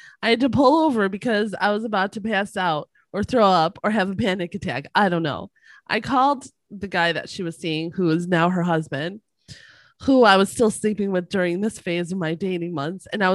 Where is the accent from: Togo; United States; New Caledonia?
United States; the South; accent: Southern; I knew he wasn't shit when he made fun of my Southern accent while he was sitting across the table from me